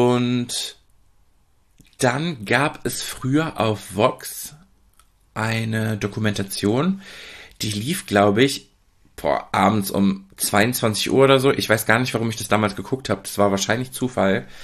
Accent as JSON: {"language": "German", "town": "Oer-Erkenschwick", "region": "North Rhine-Westphalia", "country": "Germany", "tie": "born or raised there", "said": "Also aufgewachsen bin ich ja in Oer-Erkenschwick, eine Kleinstadt, ich nenne es liebevoll Dorf"}